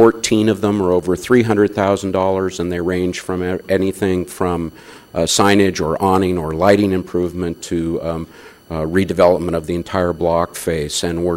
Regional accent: Portland, Oregon, United States; I am from Portland, Oregon, and as Mike said, I've worked on 10 or 12 different fixed rail systems through the country

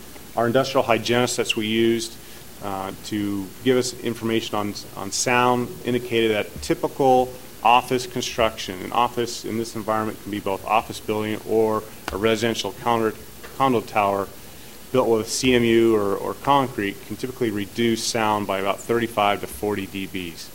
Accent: Washington, District of Columbia, United States; I grew up in Washington, D.C. underneath the flight path of National.

